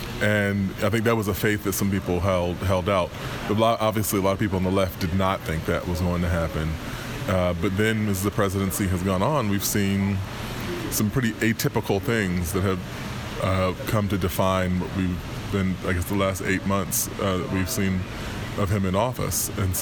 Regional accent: New York, United States; and I'm a New Yorker, native New Yorker

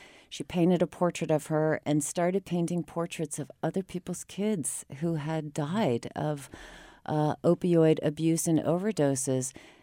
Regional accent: New Hampshire, United States; I grew up in New Hampshire. I was raised here.

